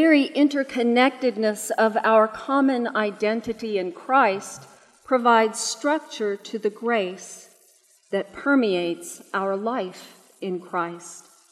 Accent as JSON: {"language": "English", "region": "the South", "country": "United States", "tie": "born or raised there", "said": "I am a Southerner born and raised. I love the land and the people of the South. I love the rhythm and color of Southern speech."}